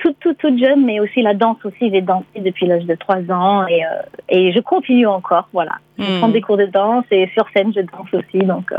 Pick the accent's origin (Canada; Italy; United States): United States; French is a second language; now in France; je me sens quand même un peu française aussi maintenant, puisque voilà, je suis installée en France depuis un petit moment. Voilà, mais je suis américaine.